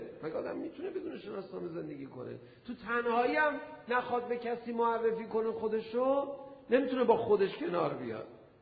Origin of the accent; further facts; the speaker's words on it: Iran; من گفتم ایران.